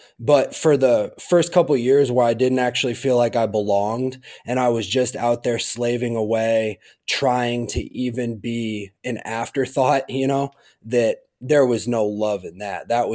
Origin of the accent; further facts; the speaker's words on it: Muscatine, Iowa, United States; everybody from my hometown expected me to fail. Like, whether they were going to say it or not, I knew that nobody expected me to just come from Muscatine and actually play for the Hawks.